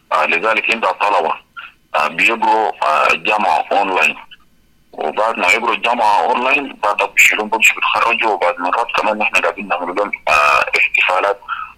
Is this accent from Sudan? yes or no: yes; Sudan; now in South Sudan; نحن كسودانيين أو نحن كمجتمع لاجئ متواجد في حول العالم عموما